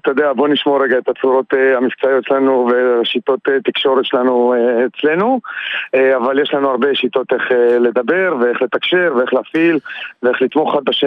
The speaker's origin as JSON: {"language": "Hebrew", "country": "Russia", "lives_now": "Lod, Israel", "said": "אני רוסי, נכון"}